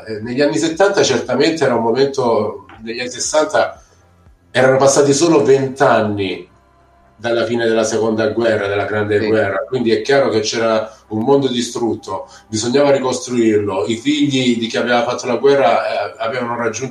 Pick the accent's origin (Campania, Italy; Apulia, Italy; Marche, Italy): Apulia, Italy; Io da Salentino mi viene facile guardare il mare, da persona del sud mi viene facile pensare al mare